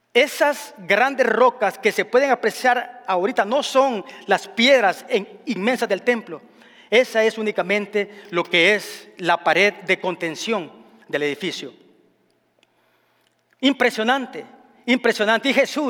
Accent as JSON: {"language": "Spanish", "region": "Santa Ana", "country": "El Salvador", "tie": "born there", "moved": "yes", "said": "cuando visitamos mi país y llego a la ciudad donde yo nací. Se llama Santana."}